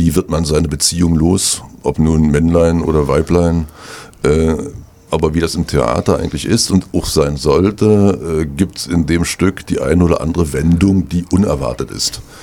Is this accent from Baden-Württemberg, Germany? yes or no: no; Berlin, Germany; Ich komme aus Berlin eigentlich, bin freischaffend, bin Schauspieler, bin Regisseur, mache also beides von beiden Seiten, von oben und von unten. Und bin im Moment in Rostock schon seit geraumer Zeit